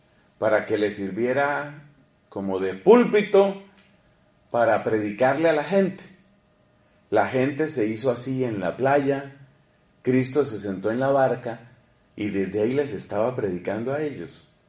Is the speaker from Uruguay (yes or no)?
no; Colombia; En mi país, en Colombia